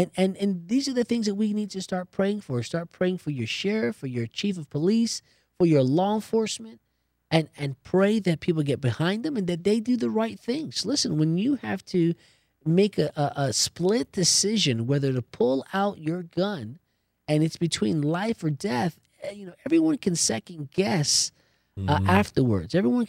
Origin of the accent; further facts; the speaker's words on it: New Jersey, United States; You know, when I grew up in Jersey, there was a lot of double dutch going on.